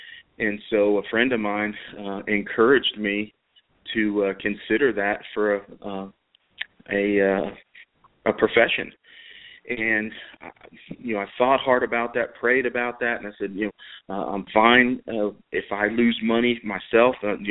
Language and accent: English; Hollywood, Florida, United States; now in Nashville, United States; I was born and raised in South Florida, Hollywood, Fort Lauderdale area. Moved to Middle Tennessee in January of 92.